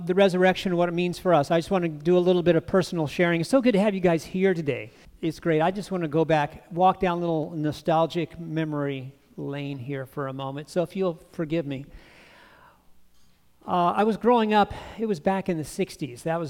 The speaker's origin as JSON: {"language": "English", "town": "Oakdale", "country": "United States", "said": "I come from Oakdale."}